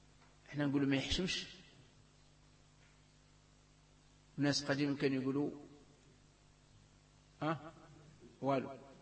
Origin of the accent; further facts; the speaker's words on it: Algeria; عندنا في الجزائر